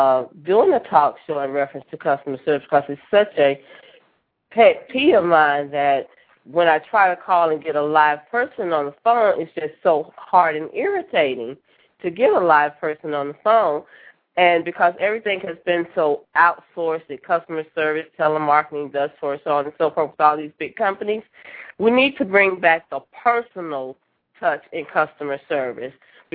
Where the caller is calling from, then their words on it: Cleveland, Ohio, United States; I'm calling from Cleveland, Ohio.